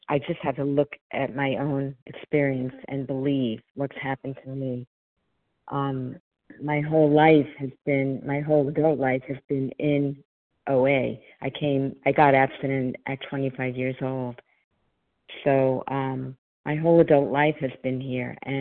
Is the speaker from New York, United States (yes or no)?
yes; New York, United States; I'm from New York.